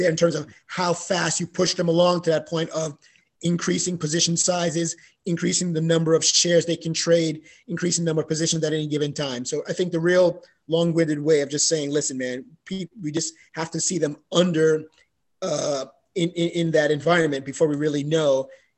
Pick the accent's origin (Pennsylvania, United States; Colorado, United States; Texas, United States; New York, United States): New York, United States; New York City; I mean, I grew up in the Bronx